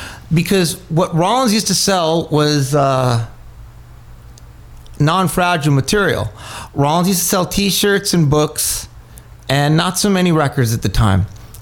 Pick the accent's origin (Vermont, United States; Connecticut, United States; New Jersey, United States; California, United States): California, United States; Los Angeles; Me, I was born on Sunset Boulevard, and I went to elementary school, like behind where … rehearsed.